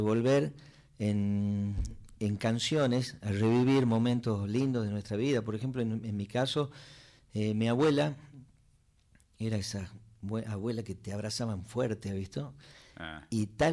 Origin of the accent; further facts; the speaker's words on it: Banda del Río Salí, Tucumán, Argentina; Yo soy de Banda del Río Salí.